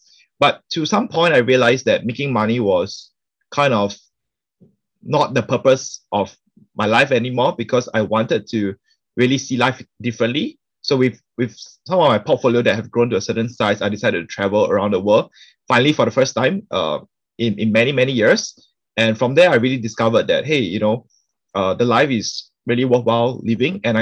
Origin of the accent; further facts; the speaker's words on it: Singapore; I think growing up in Singapore, there were certain occasions where I felt financially quite inferior